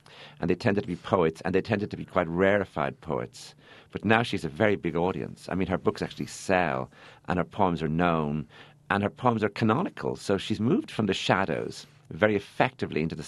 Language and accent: English; Leinster, Ireland; I grew up in County Wexford, which has sea on two sides. It's rural Ireland, and people have very good manners.